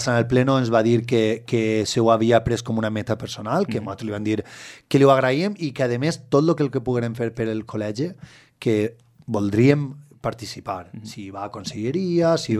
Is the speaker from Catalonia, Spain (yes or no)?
no; L'Alqueria, Valencian Community, Spain; jo soc de l'Alqueria de tota la vida